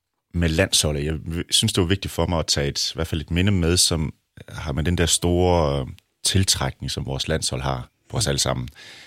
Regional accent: Central Denmark Region, Denmark; Jeg er en bonderøv fra Jylland, fra Djursland

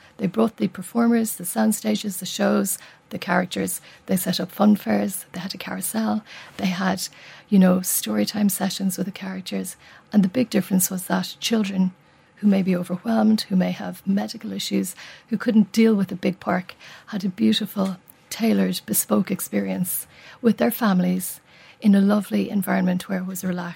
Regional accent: Cork, Munster, Ireland; we're from Cork. We spent 2 years living in Dublin in the Ronald McDonald House.

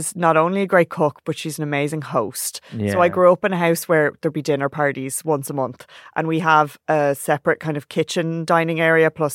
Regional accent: Arklow, Leinster, Ireland; No, I'm from Arklow, County Wicklow. The border between Wicklow, Wexford.

